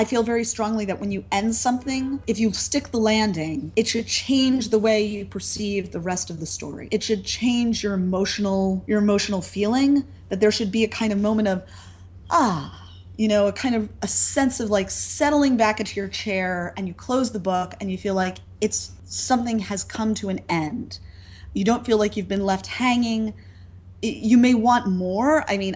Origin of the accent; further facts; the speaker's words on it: United States; you know, I'm American, so we're baseball players over here.